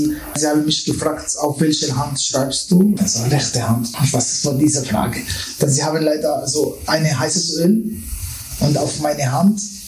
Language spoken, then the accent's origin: German; Damascus, Damascus Governorate, Syria; German is a second language